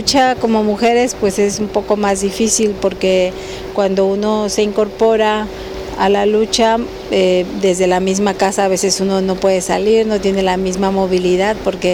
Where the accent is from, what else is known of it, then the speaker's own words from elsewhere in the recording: Juchitán de Zaragoza, Oaxaca, Mexico; yo vengo del Istmo de Tehuantepec, en el estado de Oaxaca. Pertenezco al pueblo indígena Binisá. Soy de Juchitán de Zaragoza